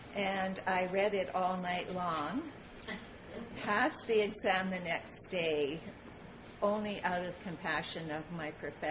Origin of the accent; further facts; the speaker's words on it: Winnipeg, Manitoba, Canada; now in Camrose, Canada; I was born and raised in Winnipeg and lived there until I came to Camrose.